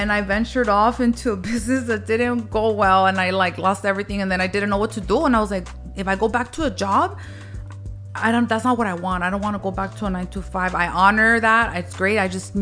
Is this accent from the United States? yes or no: yes; Wilmington, California, United States; also born or lived in Harbor City; So I grew up in Wilmington. I was born in Harbor City, across the street from Parque de los Patos, right?